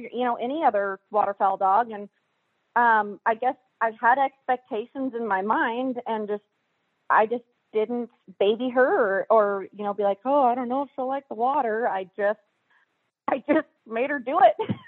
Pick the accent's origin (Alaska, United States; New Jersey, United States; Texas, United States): Alaska, United States; Sitka; Well, okay. So, I'm originally from Sitka, Alaska. And so there's nothing to do there other than hunt or fish.